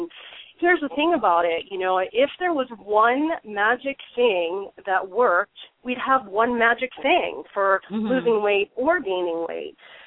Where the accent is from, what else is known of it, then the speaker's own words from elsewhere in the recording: East Coast, United States; You know, I remember I grew up on the East Coast, so there was this, you know, famous diet